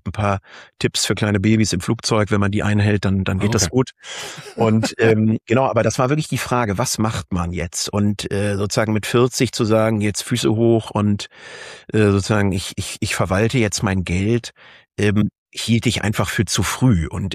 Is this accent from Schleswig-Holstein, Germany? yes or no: yes; Schleswig-Holstein, Germany; Ich bin ursprünglich Holsteiner, komme aus der Nähe von Kiel.